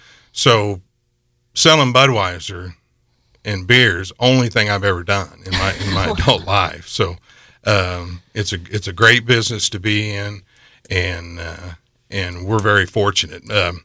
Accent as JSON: {"language": "English", "town": "Manhattan", "region": "Kansas", "country": "United States", "tie": "born there", "said": "Well, I was born in Manhattan, Kansas, which is a great community with our friends from K-State."}